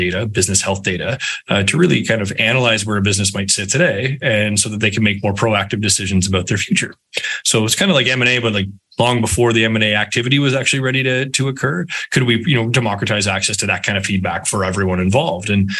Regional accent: London, Ontario, Canada; every time I'm on the phone with a VC and they say, hey, I'm from London, they're like, oh, that's amazing. I'm like, not that one, right?

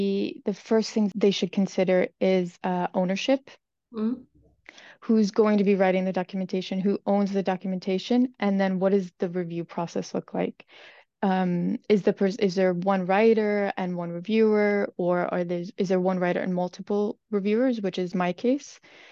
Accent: United States; now in Paris, France; I'm an American, but I live in Paris, France. And so that kind of gives me an interesting edge, being a native English speaker

